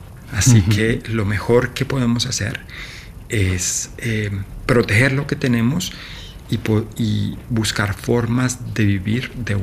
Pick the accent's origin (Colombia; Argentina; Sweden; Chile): Colombia; Sí, la verdad, como colombiano, yo creo que muchos, sobre todo de mi generación, fuimos víctimas